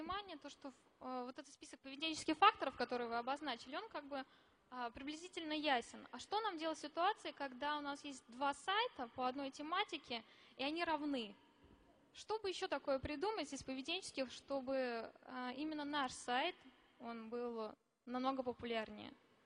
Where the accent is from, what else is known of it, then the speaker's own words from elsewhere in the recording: Saint Petersburg, Russia; я из Санкт-Петербурга, Калибр Дизайн.